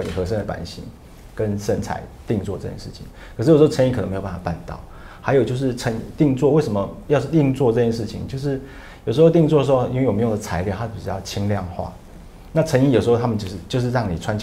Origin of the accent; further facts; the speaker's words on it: Taiwan; 反而他觉得我们台湾人觉得说那可以